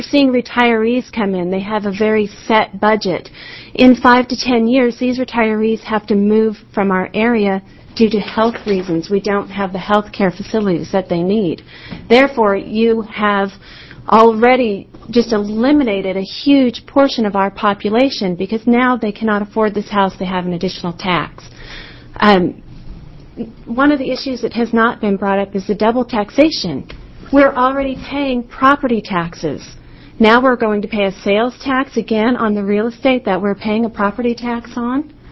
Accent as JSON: {"language": "English", "region": "Oregon", "country": "United States", "said": "I'm from Curry County, Oregon. We are the most southwestern county in the state. We are also one of the 12 most impoverished counties in the state"}